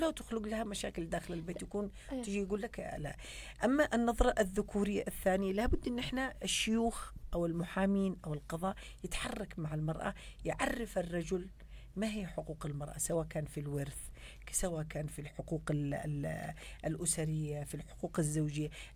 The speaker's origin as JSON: {"language": "Arabic", "country": "Yemen", "said": "ليه ما كانتش الثقافة هذه عندنا في اليمن؟"}